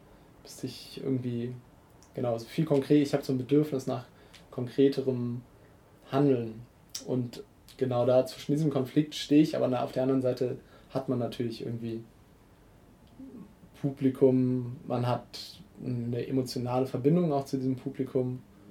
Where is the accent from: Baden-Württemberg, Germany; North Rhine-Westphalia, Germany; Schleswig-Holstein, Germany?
North Rhine-Westphalia, Germany; Cologne; Ich bin in Köln groß geworden, wo die auch alle groß geworden sind. Und tatsächlich so richtig im gleichen Viertel, hier in Köln-Sülz, so im Südwesten.